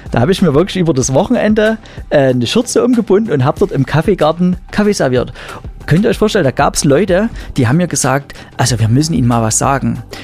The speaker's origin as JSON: {"language": "German", "town": "Pirna", "region": "Saxony", "country": "Germany", "tie": "born or raised there", "said": "bei mir in meiner Heimatstadt in Pirna."}